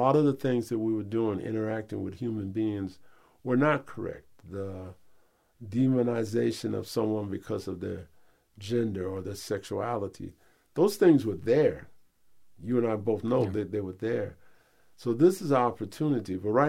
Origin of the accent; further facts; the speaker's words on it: Detroit, Michigan, United States; I'm from Detroit. They're from Iron Mountain.